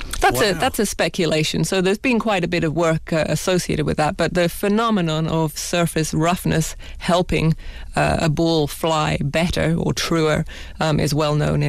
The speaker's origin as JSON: {"language": "English", "region": "England", "country": "United Kingdom", "tie": "born or raised there", "said": "I grew up in England."}